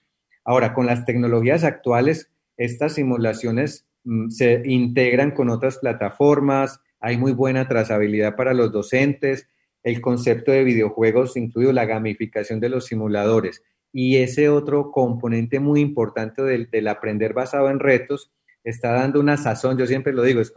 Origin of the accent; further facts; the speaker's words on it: Colombia; ha sido muy sorpresivo para nosotros como colombianos